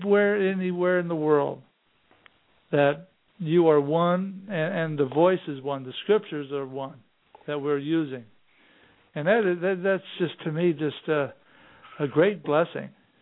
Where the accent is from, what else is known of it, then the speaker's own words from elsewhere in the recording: Missouri, United States; moved away as an adult; now in Fort Hood, United States; Well, I'm not a true native Texan. I was from Missouri. I was in the Army for 26 years, and so I was retired here at Fort Hood, right outside of Fort Hood.